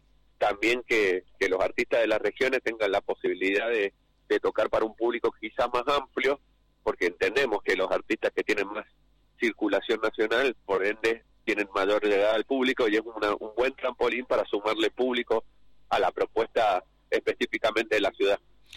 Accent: Mendoza, Argentina; Yo soy provinciano, yo soy de Mendoza, y yo lo vivía cuando era pibe

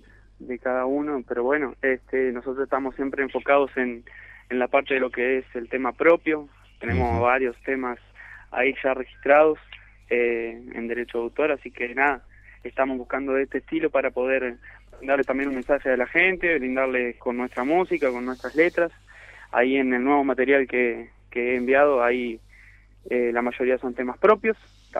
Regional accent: Herrera, Entre Ríos, Argentina; nuestro pueblo, de Herrera, del departamento Uruguay

